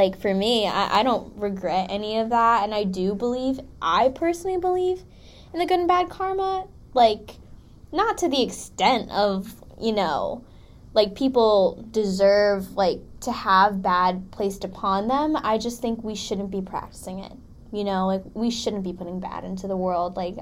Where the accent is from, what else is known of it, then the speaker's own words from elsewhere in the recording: Philippines; because I'm Filipino, and she's like the typical Filipino grandma